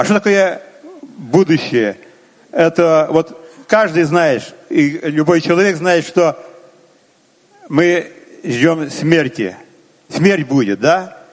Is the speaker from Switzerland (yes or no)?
no; Ukraine; Я с Украины